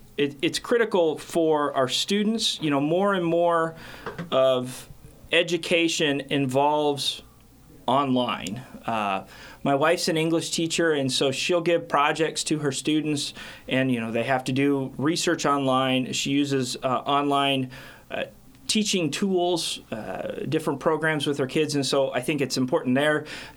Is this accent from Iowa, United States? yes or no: yes; New Sharon, Iowa, United States; that's my hometown. Although I didn't grow up in town, I grew up around town. I consider that my hometown.